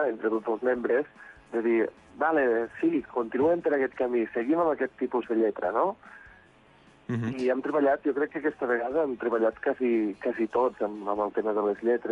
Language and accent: Catalan; Tàrrega, Catalonia, Spain; som tots de Targa, menys un d'Igualada